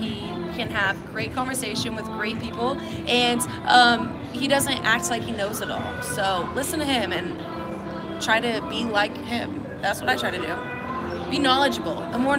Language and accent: English; Nebraska, United States; I'm from Nebraska, but like, I'm Polish, so.